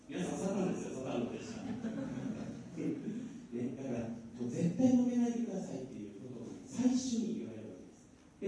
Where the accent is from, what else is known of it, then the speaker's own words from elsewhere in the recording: Fukushima, Japan; その私の田舎の福島のですね